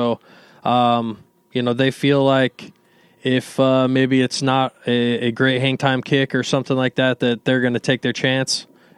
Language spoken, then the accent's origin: English; Montana, United States; So, I'm from Montana, though. I've played in plenty of snow games